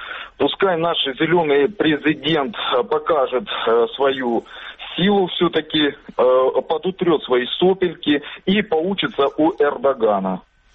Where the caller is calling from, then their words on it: Kramatorsk, Donetsk Oblast, Ukraine; Краматорск.